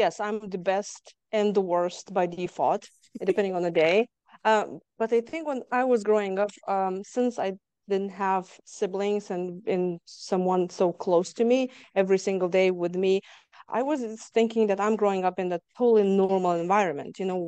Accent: Lithuania; English is a second language; moved away as an adult; now in Houston, United States; I grew up in Lithuania and now I live in Houston, Texas.

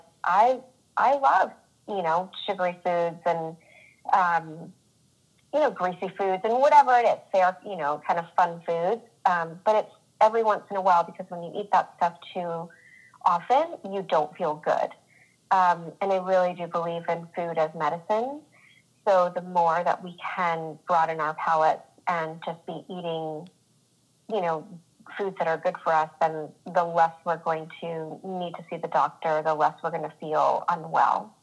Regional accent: New England, United States; now in California, United States; I'm originally from New England, and I live in California with my almost 5-year-old son.

